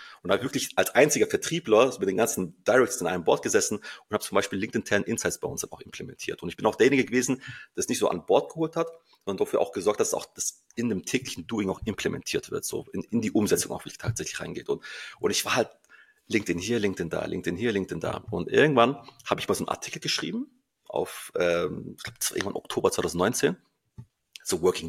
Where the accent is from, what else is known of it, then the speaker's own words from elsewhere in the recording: Stuttgart, Baden-Württemberg, Germany; Also ich komme aus Stuttgart